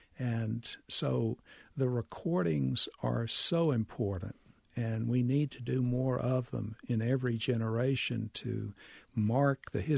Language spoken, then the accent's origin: English; Mississippi, United States; as a Southerner, this is part of my culture. These are voices that I understand in my heart, that I grew up with. And in order to better understand myself as a white Mississippian born in a privileged family